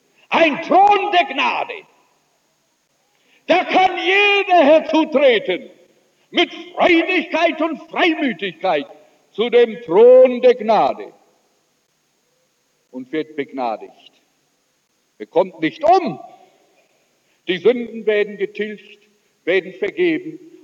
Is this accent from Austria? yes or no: no; South Africa; Es war der 29. Dezember vergangenen Jahres, dass eine Frau auf ihrem Sterbebett lag bei uns in Südafrika, bei der Hauptstadt Natals, Pietermaritzburg.